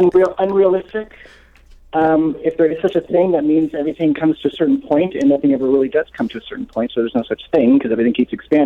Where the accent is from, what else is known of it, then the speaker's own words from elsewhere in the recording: California, United States; I was born in California. I had a very healthy family, Italian mother. My father was a corporate attorney. We lived near the beach